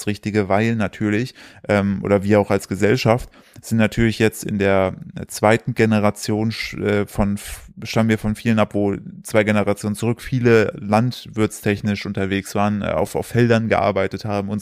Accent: East Germany, Germany; Fasching, wie es bei uns im Osten heißt

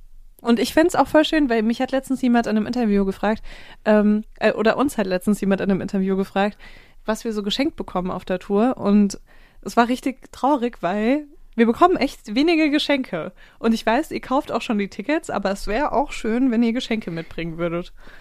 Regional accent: Saarbrücken, Saarland, Germany; born there; Ich bin ja in Saarbrücken geboren und ich kann mir immer noch nicht vorstellen, wer da eigentlich lebt.

